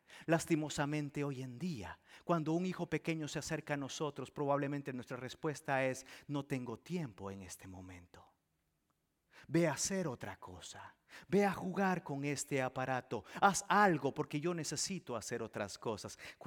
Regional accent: El Salvador; Que los que sabemos que somos del Salvador sabemos que si aquí te ponen un plato de sopa, te vas a quedar con hambre.

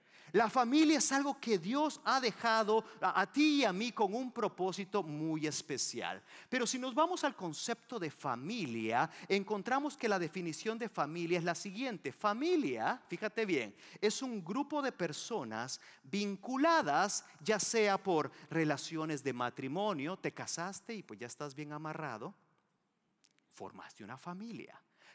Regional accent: El Salvador; Porque yo soy salvadoreño.

